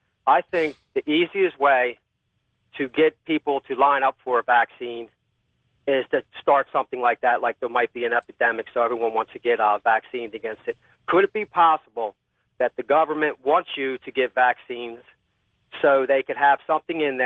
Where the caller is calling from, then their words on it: Wilmington, Delaware, United States; I'm calling from Wilmington, Delaware.